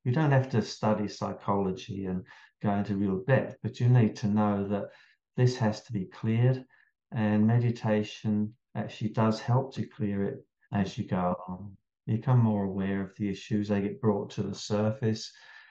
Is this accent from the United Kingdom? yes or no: yes; England, United Kingdom; now in Australia; "Oh, what part of your Australia are you from?" I'm like, "What? I'm English." But yeah, you don't notice how your accent changes